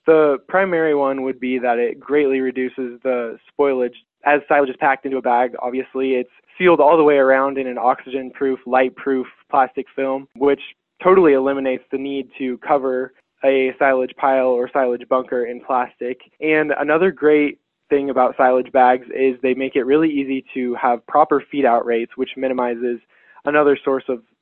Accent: Ogallala, Nebraska, United States; I am originally from Ogallala, Nebraska

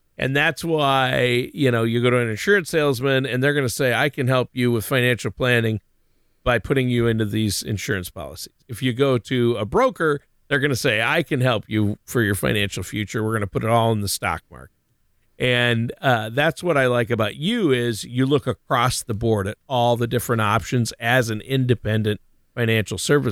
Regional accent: Minnesota, United States; Including my home state of Minnesota does tax Social Security.

